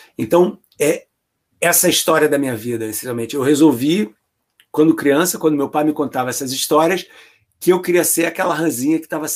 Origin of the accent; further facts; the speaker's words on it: Rio de Janeiro, Brazil; Um garoto crescendo no Rio de Janeiro, descobriu o livro dele por acidente na biblioteca